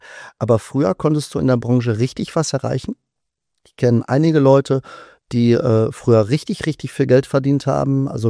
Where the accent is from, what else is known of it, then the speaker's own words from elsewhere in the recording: North Rhine-Westphalia, Germany; im Ruhrgebiet, wo ich herkomme.